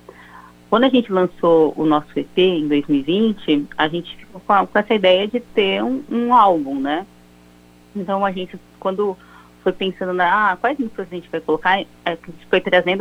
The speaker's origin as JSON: {"language": "Portuguese", "town": "Ribeirão Preto", "region": "São Paulo", "country": "Brazil", "tie": "born or raised there", "said": "Eu sou daqui de Ribeirão, né?"}